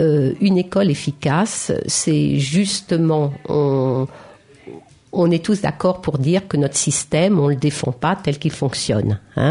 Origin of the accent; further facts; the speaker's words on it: Île-de-France, France; moi je viens de la Seine-Saint-Denis